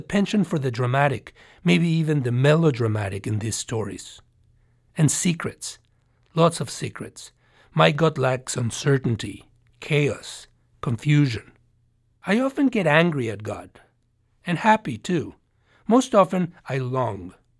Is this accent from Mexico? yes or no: yes; Mexico; I was raised Jewish in Mexico, which is predominantly Catholic.